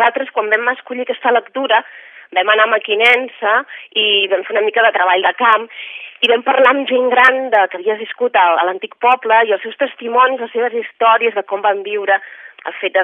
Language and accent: Catalan; Barcelona, Catalonia, Spain; a més nosaltres som de Barcelona